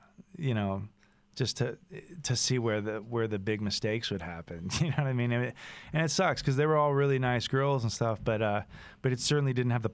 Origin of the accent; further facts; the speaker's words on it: Texas, United States; growing up as a Texan, you know, how could you not love the Von Erichs?